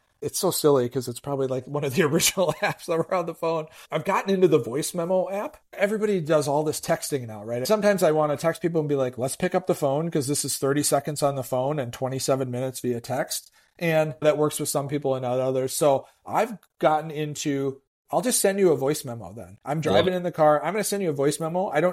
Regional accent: Madison, Wisconsin, United States; I'm going to say my hometown, Madison, Wisconsin.

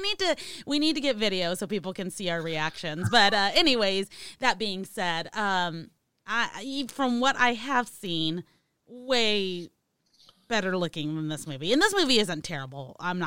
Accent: California, United States; accent: Californian; well, obviously I'm from California, so I have a California accent, but it doesn't sound very – it's not like from where you're from is what I'm getting at.

